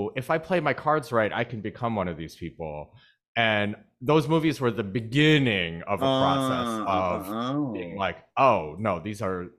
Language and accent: English; Michigan, United States; because I grew up in Michigan, and I you know, went to Columbia, went to New York